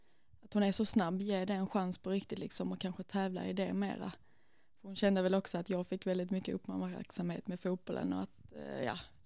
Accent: Malmö, Skåne, Sweden; Jag är från Malmö och är uppväxt där också. Det kan man säga ett ställe som heter Toftanäs Riseberg, alltså lite i östra Malmö kan man väl säga.

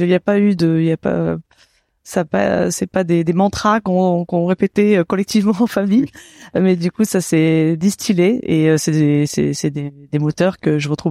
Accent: Auvergne-Rhône-Alpes, France; à 7 ans, je suis arrivée dans la Drôme à ce moment-là. J'ai un peu déménagé. J'ai pas mal déménagé. Donc là, c'est un moment où j'étais dans la Drôme, à la campagne. On était dans un village où il y avait 200 habitants, entouré de fermes et de rivières

